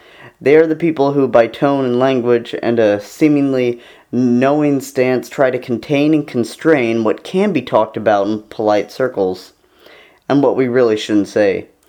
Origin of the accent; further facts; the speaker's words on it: Wisconsin, United States; I'm from Wisconsin. I recall the 1950s when Senator Joe McCarthy had everyone trembling for fear of being called a communist. It was pretty dark in Wisconsin in the 1950s.